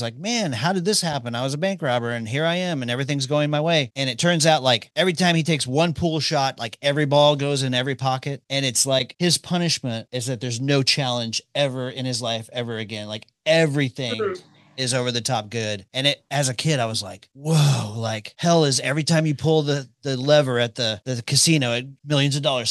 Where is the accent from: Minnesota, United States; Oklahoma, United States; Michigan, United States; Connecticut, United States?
Oklahoma, United States; Tulsa; So when I was growing up in Tulsa, we got a TV station out of Kansas City.